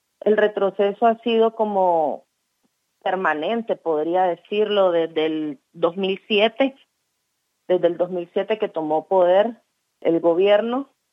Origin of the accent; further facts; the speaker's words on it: Nicaragua; moved away; somos nicaragüenses, tenemos un estatus que no nos permite involucrarnos en política interna